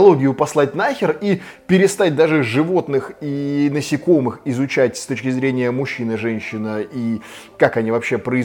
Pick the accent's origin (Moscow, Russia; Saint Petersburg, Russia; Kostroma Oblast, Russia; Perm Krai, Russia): Saint Petersburg, Russia; Но как коренной петербуржец могу лишь посмеяться